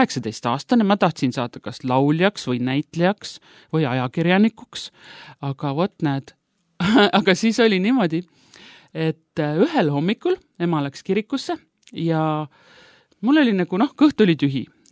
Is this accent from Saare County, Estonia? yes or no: no; Paide, Järva County, Estonia; kasvasin üles mittekristlikus perekonnas. Aga minu vanaema oli kristlane ja ma ise olen Paidest pärit